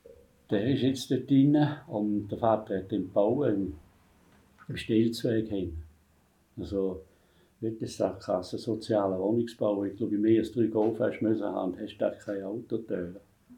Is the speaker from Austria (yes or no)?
no; Valais, Switzerland; also born or lived in Goldach; Wir sind eigentlich Walliser. Im Prinzip. Oder? Ich weiß nicht, etwa 5-jährig war vielleicht, wo der Vater auf Goldach gezogen ist.